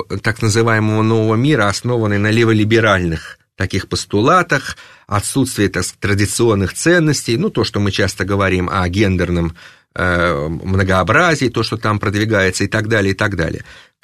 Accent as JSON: {"language": "Russian", "country": "Russia", "said": "Но я бы на этот вопрос ответил, я россиянин"}